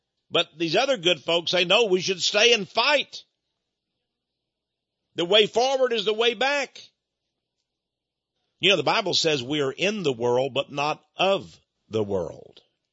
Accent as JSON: {"language": "English", "region": "Texas", "country": "United States", "said": "I'm a Texan. I know they're not going to let us have this state. There's too much oil down here."}